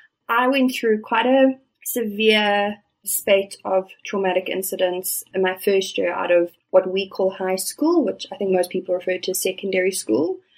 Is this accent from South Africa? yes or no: yes; South Africa; also born or lived in Middle East; So I was born in South Africa. I'm raised in South Africa. I did spend a little bit of time working in the Middle East, but outside of that, I've really just been based in South Africa.